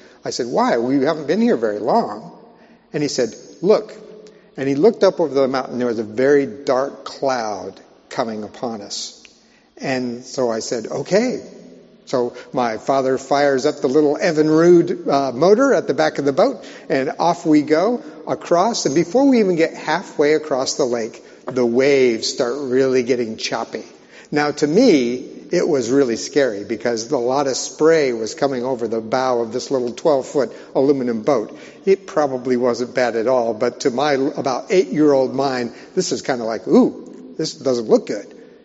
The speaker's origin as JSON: {"language": "English", "region": "Montana", "country": "United States", "tie": "born or raised there", "said": "So I probably was about 8 years old in my home state of Montana."}